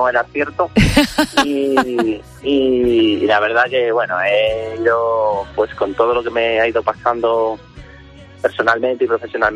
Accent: Madrid, Community of Madrid, Spain; yo soy de Madrid y no sé qué, y me encanta Madrid

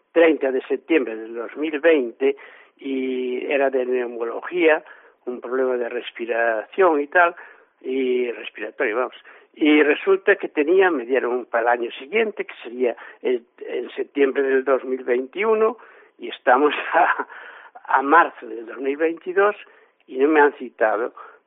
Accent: Spain; soy un español que me trata mal.

